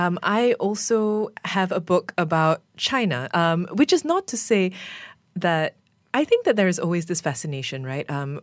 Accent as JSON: {"language": "English", "country": "Malaysia", "said": "And so as a Malaysian first, but also somebody who is only a third generation Chinese person, so my grandparents came from China."}